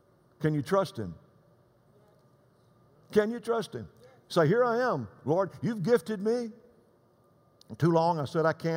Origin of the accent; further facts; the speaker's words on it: Texas, United States; I'm from West Texas, remember.